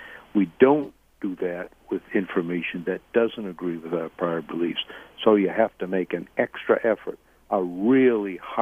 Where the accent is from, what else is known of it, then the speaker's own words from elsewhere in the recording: United States; born there; I'm very lucky that they both ended up in America, and I was born in America, and every day I thank my lucky stars for it.